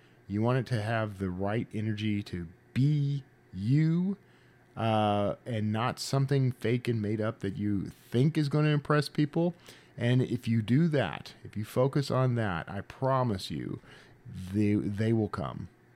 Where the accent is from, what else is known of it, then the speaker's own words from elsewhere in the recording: Wild Peach, Texas, United States; also born or lived in Brazoria; in Brazoria, Texas, the town where I was born and grew up. I grew up in Wild Peach, Texas, but Brazoria was like town.